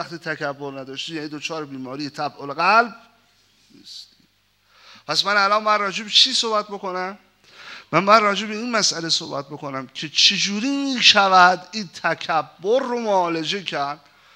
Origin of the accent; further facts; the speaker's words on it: Iran; منم ایرانی هستم